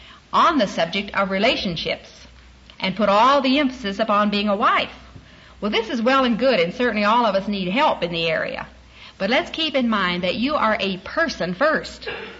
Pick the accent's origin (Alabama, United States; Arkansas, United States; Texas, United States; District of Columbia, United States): Arkansas, United States; Little Rock; because I grew up in Little Rock. I'm an Arkansas gal, very close neighbor to you from Oklahoma, but grew up there